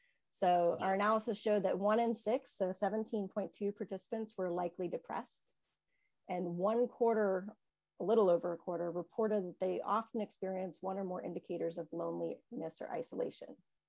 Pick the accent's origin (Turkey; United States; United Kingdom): United States; New Hampshire; also born or lived in Massachusetts; I grew up in New Hampshire, and then I moved to Massachusetts for high school and college.